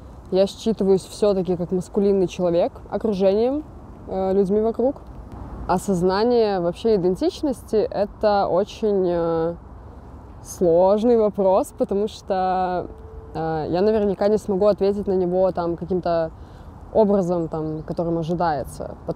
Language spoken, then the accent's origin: Russian; Belarus; я небинарный трансмаскулинный человек, я из Беларуси.